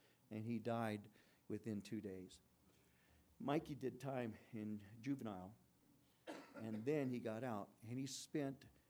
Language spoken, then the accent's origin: English; Norwalk, California, United States; a house across the street from where I grew up in Norwalk